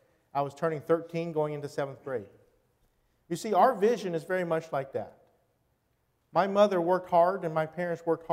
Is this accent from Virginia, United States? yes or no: yes; Chesapeake, Virginia, United States; accent: Southern; our family eventually was able to come to Norfolk, Virginia in 1980 when I was almost 2 years old. I grew up in Chesapeake, Virginia. That's why my English is pretty good, Southern anyways.